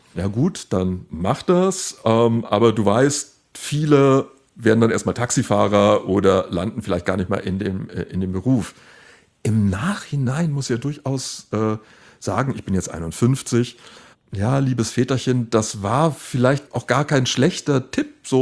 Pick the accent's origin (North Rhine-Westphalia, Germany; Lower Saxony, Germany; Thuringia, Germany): Lower Saxony, Germany; Goslar; born there; Ich bin gebürtig aus Goslar